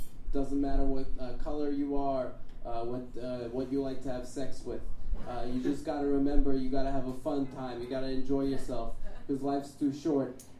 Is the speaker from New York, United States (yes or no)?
no; Las Vegas, Nevada, United States; also born or lived in California; From Las Vegas, Nevada.